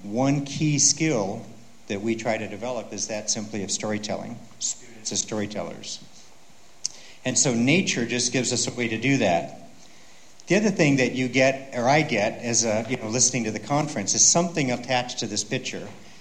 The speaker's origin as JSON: {"language": "English", "region": "Alaska", "country": "United States", "said": "So since I'm from Alaska and my governor is running around the United States telling them what she believes"}